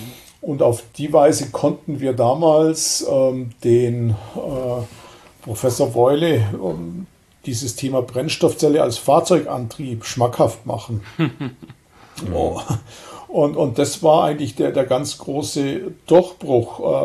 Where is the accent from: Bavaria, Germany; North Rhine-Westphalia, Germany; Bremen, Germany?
Bavaria, Germany; Lindau; Also ich bin ja aus Lindau, wohne in Lindau am Bodensee und das ist einfach schön.